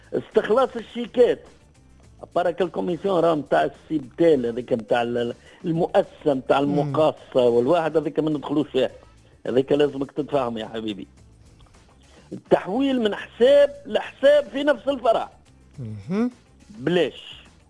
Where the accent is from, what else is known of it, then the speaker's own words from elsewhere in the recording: Tunisia; راهو التشريعات عندنا في تونس بدات من 2006 في الميدان هذا